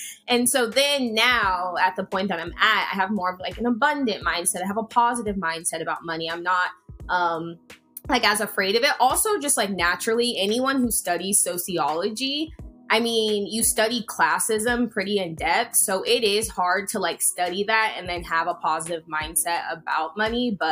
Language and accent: English; Colorado, United States; I live in the DMV. I'm originally from Colorado.